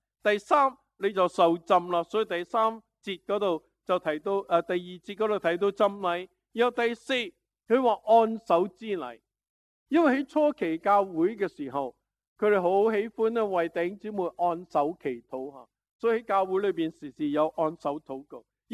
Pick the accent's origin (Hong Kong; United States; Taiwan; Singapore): Hong Kong; 哇，作为香港人最近都听很多前进啦